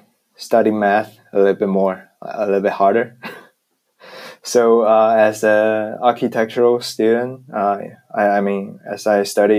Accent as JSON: {"language": "English", "country": "Taiwan", "tie": "born or raised there", "second_language": "English", "said": "the world is different, that different from where I grew up in Taiwan"}